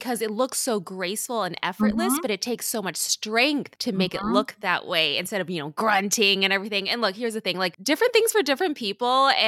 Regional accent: California, United States; So I grew up in Southern California. My parents are both Vietnamese immigrants.

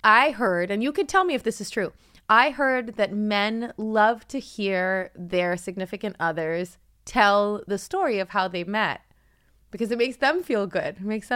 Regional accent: Canada; So I grew up in Canada.

